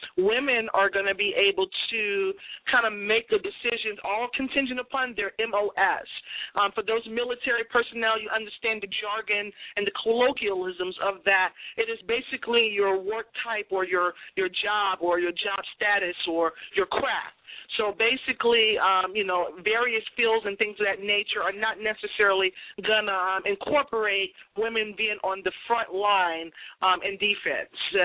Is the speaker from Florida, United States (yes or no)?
no; Boston, Massachusetts, United States; Like I say, I'm from Boston, military town.